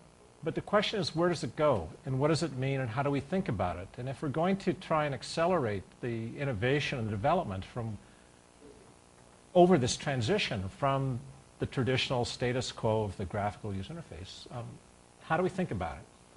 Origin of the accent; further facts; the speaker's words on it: Canada; That's a Canadian reference to remind you that I'm Canadian.